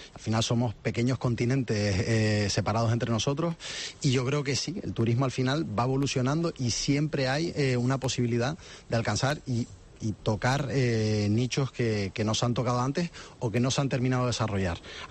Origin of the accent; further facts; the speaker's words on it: Canary Islands, Spain; yo como canario estoy muy orgulloso del hotel al que represento.